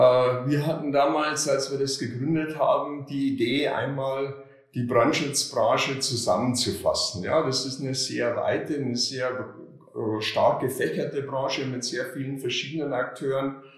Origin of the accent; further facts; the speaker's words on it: Passau, Bavaria, Germany; now in Berlin, Germany; nachdem ich ein Volontariat in Passau, in meiner Heimatstadt, bei der Passauer Presse absolviert hatte, bin ich wild entschlossen nach Berlin gegangen